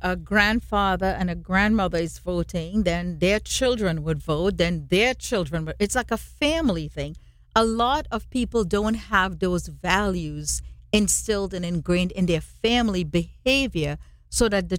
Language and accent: English; United States; I just love being an American, and I love to vote.